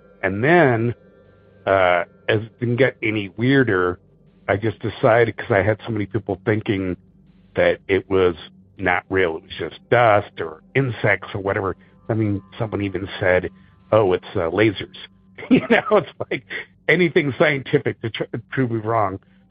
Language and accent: English; San Francisco, California, United States; I mean, there was occurrences as a kid growing up in San Francisco.